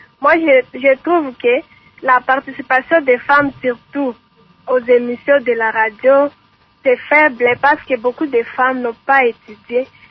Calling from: Aru, Ituri, DR Congo; Ici, chez nous, à Arou, nous avons une radio qui émet.

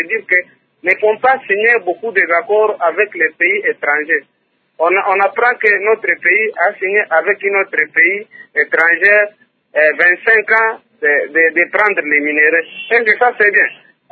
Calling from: Lubumbashi, Haut-Katanga, DR Congo; Vraiment, ici chez nous au Congo, ça fait pitié.

